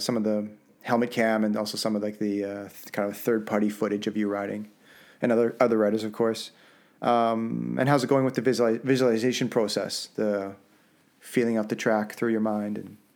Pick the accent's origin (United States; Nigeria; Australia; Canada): Canada; accent: Canadian; Yeah, well, you know, with my Canadian accent, eh?